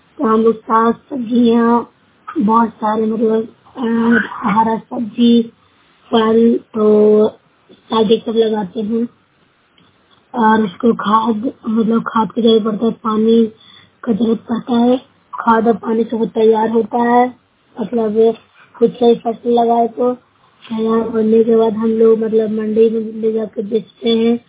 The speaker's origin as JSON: {"language": "Hindi", "region": "Bihar", "country": "India", "tie": "born or raised there", "said": "मैं दूसरा ब्लॉक से हूँ, जिला नालंदा की रहने निवासी हूँ।"}